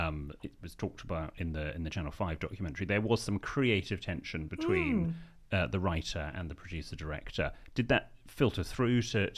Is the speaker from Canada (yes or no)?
no; Bristol, South West England, United Kingdom; we're from Bristol originally